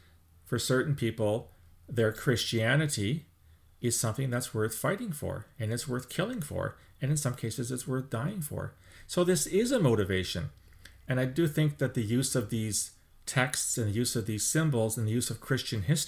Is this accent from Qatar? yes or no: no; Canada; speaking as a Canadian